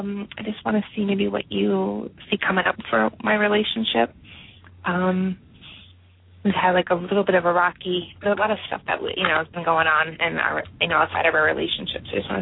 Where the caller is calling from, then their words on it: Pennsylvania, United States; I'm in Pennsylvania.